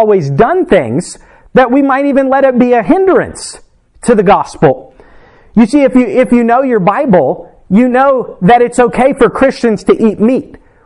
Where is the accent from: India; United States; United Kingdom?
United States; So then it would be possible for me as an American called to preach the gospel